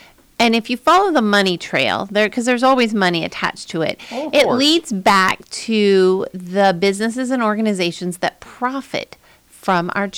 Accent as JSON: {"language": "English", "town": "North Platte", "region": "Nebraska", "country": "United States", "tie": "born or raised there", "said": "Well, I was born and raised here in North Platte, and after college, came back and taught for a few years at North Platte."}